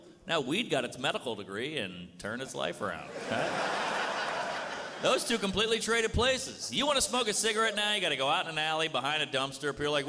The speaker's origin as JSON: {"language": "English", "region": "Louisiana", "country": "United States", "tie": "born or raised there", "said": "And I grew up in Louisiana. I grew up a lot of homophobia."}